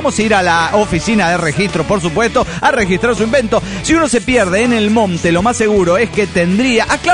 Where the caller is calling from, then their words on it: Morelia, Michoacán, Mexico; de Morelia, Michoacán, México.